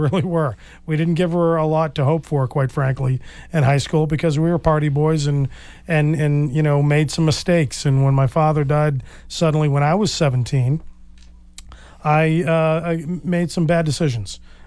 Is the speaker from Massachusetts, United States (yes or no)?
yes; Cape Cod, Massachusetts, United States; And I grew up on Cape Cod, very similar to the lives we live here in Marshfield.